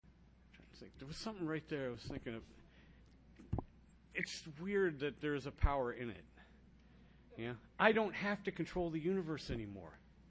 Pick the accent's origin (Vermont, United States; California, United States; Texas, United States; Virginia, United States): Virginia, United States; Manassas; now in Southern Maryland, United States; And I say I'm from the Battlefield area, which is out by Manassas. I actually live over in Southern Maryland, but most of my meetings take place in Battlefield, so it's still my home.